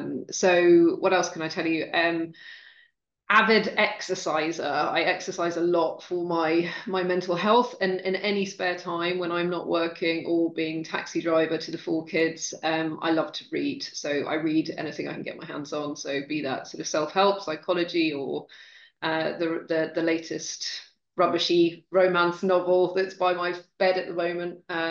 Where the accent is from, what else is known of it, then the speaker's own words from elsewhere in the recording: Scotland, United Kingdom; I'm 46 years old. I'm from Scotland. I'm incredibly proud of my Scottish heritage.